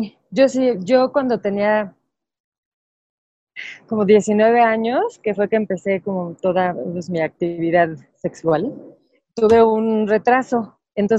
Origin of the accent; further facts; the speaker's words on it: Mexico City, Mexico; also born or lived in Monterrey; Nací en Monterrey, Nuevo León, pero pues, ay, como al año nos venimos para la Ciudad de México y sí he estado aquí toda mi vida.